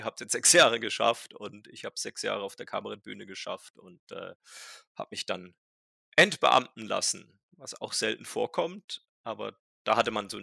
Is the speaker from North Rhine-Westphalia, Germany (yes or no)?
no; Baden-Württemberg, Germany; Meine Mutter stammte aus Niedersachsen, die hat mich weitgehend dialektfrei aufgezogen. Mhm. Aber ja, ich bin aus Baden, lebe aber deshalb diese Verbindung seit jetzt fast 25 Jahren im Schwäbischen.